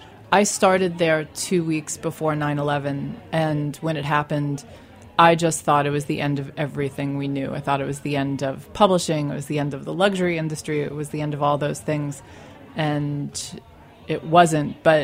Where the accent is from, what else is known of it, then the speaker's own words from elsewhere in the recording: Staten Island, New York, United States; I grew up in Staten Island, New York, so I was really lucky that at the age I am, I caught the tail end of the new wave movement, so I got to see everybody play in Manhattan